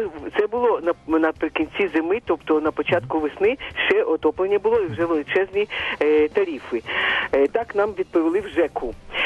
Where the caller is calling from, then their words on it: Kyiv, Ukraine; Місто Київ.